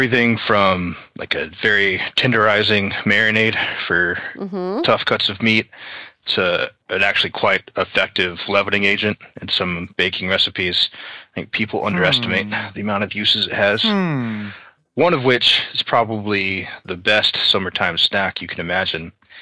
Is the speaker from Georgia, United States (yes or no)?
yes; Georgia, United States; I had that growing up in Georgia all the time, but folks where I live now think it's weird as hell.